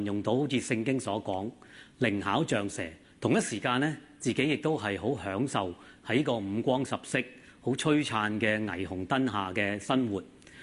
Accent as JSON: {"language": "Chinese", "region": "Hong Kong", "country": "China", "also_born_or_lived": "Canada", "said": "畢業之後，我就回到香港，入了一間電視台裏面擔任助理編導的工作。"}